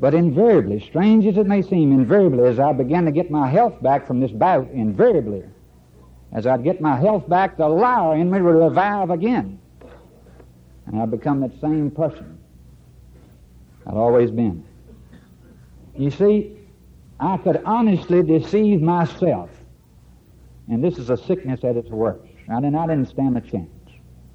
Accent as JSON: {"language": "English", "town": "Roanoke", "region": "Virginia", "country": "United States", "said": "And I left Roanoke, Virginia that Thursday after"}